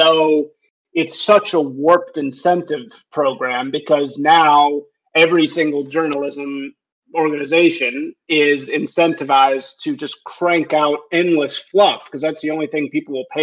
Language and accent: English; United States; As an American, I truly believe in them